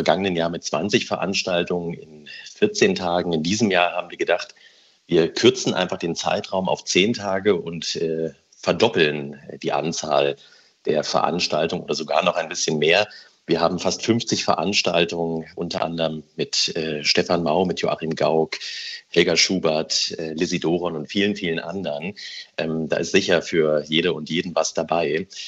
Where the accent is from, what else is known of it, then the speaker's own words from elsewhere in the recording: Saxony-Anhalt, Germany; Ich komme auch aus Sachsen-Anhalt, also aus dem Osten.